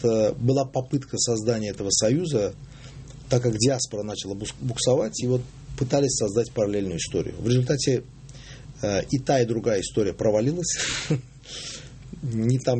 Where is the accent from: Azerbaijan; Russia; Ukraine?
Azerbaijan; Baku; когда мы росли и воспитывались в Баку до 80-го года